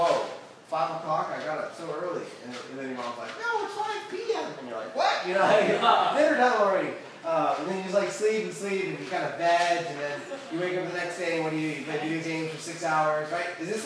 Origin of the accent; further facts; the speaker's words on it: Oregon, United States; Oregon was actually super special because I grew up in Oregon, if you didn't know.